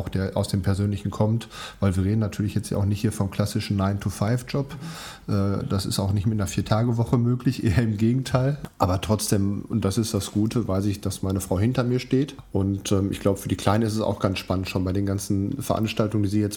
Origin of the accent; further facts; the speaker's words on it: Werl, North Rhine-Westphalia, Germany; born there; Das bin ich nicht in Hamm, das bin ich in Werl, der kleinen Wallfahrtsstadt Werl, Kreis Soest.